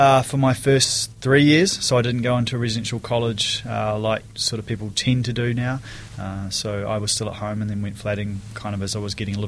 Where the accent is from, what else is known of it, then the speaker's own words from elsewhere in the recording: Dunedin, Otago, New Zealand; when I was a young fella growing up in Dunedin, I actually played rugby